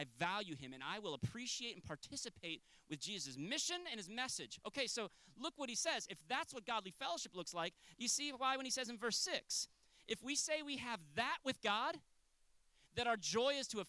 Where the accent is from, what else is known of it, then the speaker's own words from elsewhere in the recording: Florida, United States; I'm from Florida. Those are my teams.